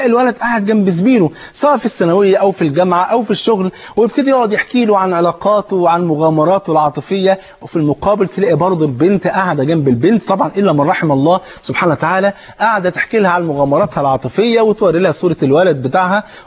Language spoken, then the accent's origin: Arabic; Egypt; وانت عارف الفول عندنا في مصر فرض عين